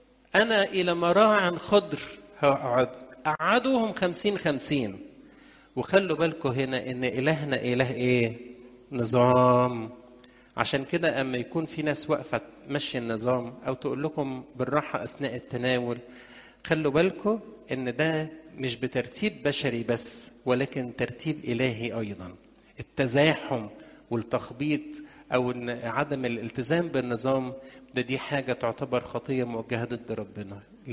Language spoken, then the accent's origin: Arabic; Egypt